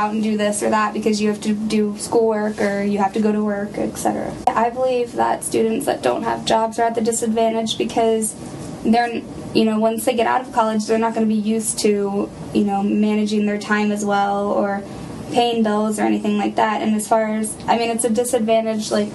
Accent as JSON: {"language": "English", "town": "Culpeper", "region": "Virginia", "country": "United States", "said": "I'm from Culpeper, Virginia."}